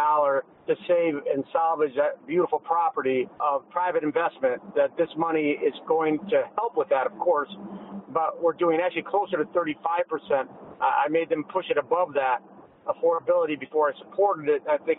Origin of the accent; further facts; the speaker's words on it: Chicago, Illinois, United States; And as a Chicagoan, and that also complicated this fiercely as well.